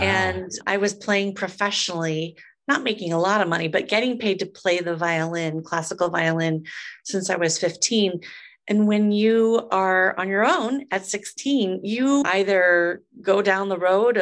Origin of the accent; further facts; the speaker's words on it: Des Moines, Iowa, United States; Des Moines, Iowa.